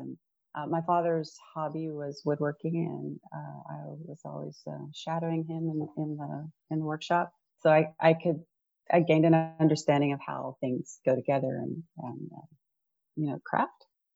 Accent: El Paso, Texas, United States; Well, I'm from El Paso, Texas. Father was a pharmacist.

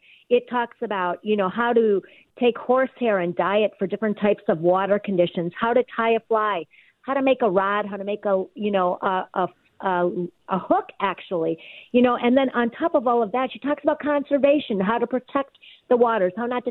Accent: West Bend, Wisconsin, United States; I grew up in West Bend, Wisconsin on Wallace Lake.

